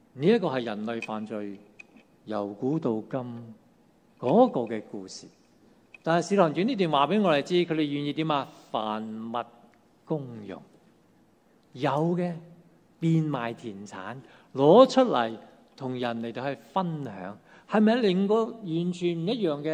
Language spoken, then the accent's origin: Chinese; China; 那我们中国人是怎样呢？